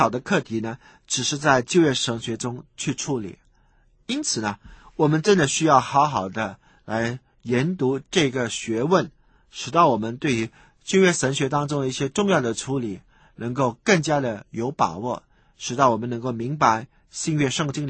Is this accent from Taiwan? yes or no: no; China; 这个希伯来人他的思想方式跟我们中国人的思想方式呢，虽然说许多人都认为是应该是比较靠近的